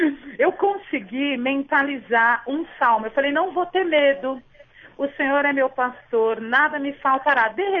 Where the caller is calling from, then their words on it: São Paulo, Brazil; Eu sou de Pirituba, São